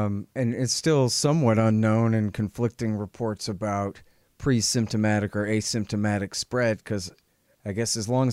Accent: Texas, United States; I mean, I'm a Texan. What the hell do I know? I've only been on New York subways once.

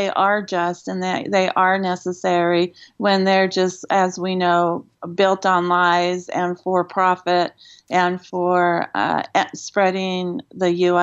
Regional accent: Los Angeles, California, United States; born there; I was born in Los Angeles. I've been a Dodger fan my entire life

